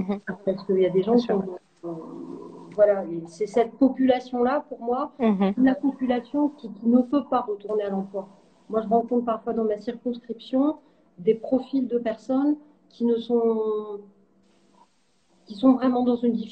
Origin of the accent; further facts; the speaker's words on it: France; Je suis française et européenne. Je suis extrêmement attachée à l'Europe.